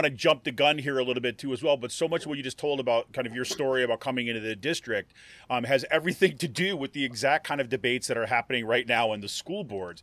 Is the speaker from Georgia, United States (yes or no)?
no; Utica, New York, United States; I grew up in Utica, New York, so I always have to ask if there's a, central New Yorker in the house or whatever.